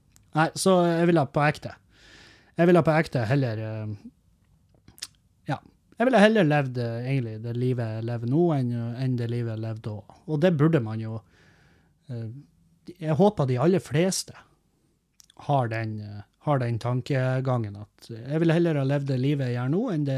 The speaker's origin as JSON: {"language": "Norwegian", "town": "Halsa", "region": "Møre og Romsdal", "country": "Norway", "tie": "born or raised there", "said": "mest av alt så har det jo noe med at jeg ikke lenger bor på Halsa, der jeg kommer fra. For der, når jeg vokste opp på Halsa"}